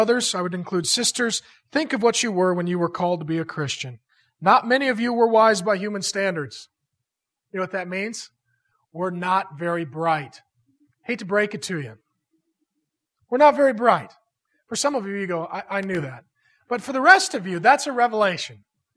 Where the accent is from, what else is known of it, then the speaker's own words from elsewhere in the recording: SeaTac, Washington, United States; I grew up in SeaTac. No one influential lives in SeaTac.